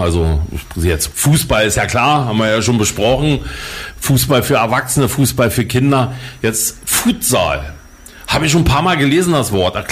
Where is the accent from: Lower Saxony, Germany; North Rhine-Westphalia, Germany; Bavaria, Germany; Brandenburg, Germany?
Brandenburg, Germany; Potsdam; Ich komme ja nun mal aus dem Stadtteil Babelsberg. Ja, da kennt man den einen oder anderen natürlich auch.